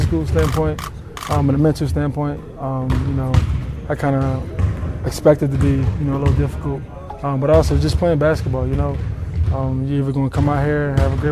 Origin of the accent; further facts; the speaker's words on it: Philadelphia, Pennsylvania, United States; I'm going back home to my hometown in Philly